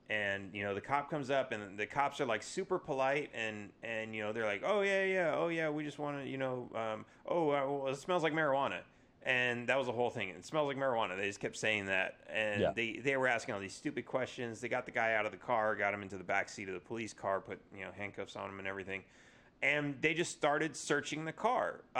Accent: California, United States; I mean, like, shit, I grew up in California and, like, we were like afraid of guns, or was anyway, or like a lot.

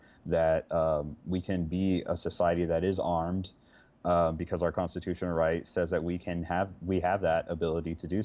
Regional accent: Texas, United States; people that would drive pickup trucks in high school, especially here in Texas. I know, and definitely in my hometown, you had people.

